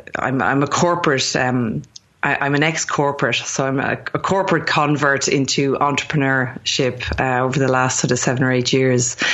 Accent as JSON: {"language": "English", "country": "Ireland", "moved": "as an adult", "lives_now": "Sydney, Australia", "said": "I'm actually originally from Ireland. So that's a bit of the personal backstory. Moved to Sydney, Australia to be in the sunshine by the beach about 17, almost 18 years ago now. So I live in sunny Sydney, Australia"}